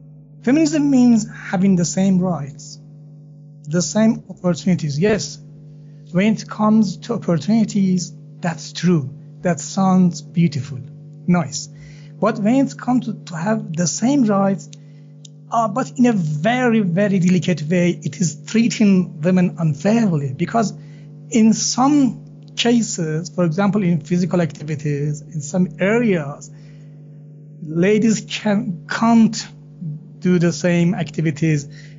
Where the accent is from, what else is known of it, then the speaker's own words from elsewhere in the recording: Iran; from Iran.